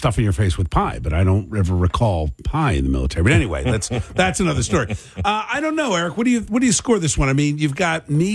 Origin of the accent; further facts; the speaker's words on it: United States; because I am an American and I pay taxes.